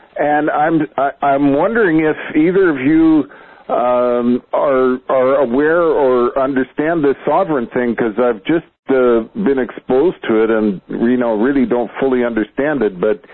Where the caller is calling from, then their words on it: British Columbia, Canada; I'm calling from Canada, from British Columbia